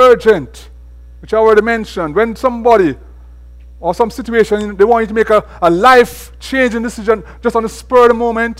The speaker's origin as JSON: {"language": "English", "country": "Jamaica", "lives_now": "Lebanon, United States", "said": "I'm from Jamaica"}